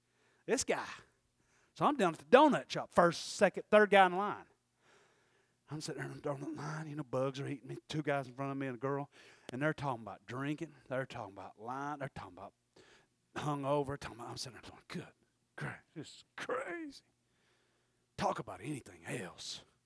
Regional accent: Tennessee, United States; He goes, where are you from? I'm from Tennessee.

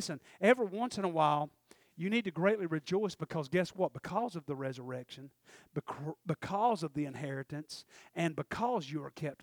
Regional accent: Tennessee, United States; I was born and raised in Polk County, Tennessee. My family's so small, most of them's gone.

